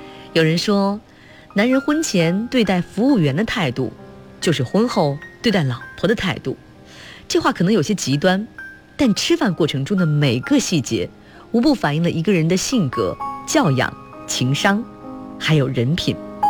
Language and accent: Chinese; Hunan, China; 虽然作为湖南人，看到这一桌子糖醋确实有点尴尬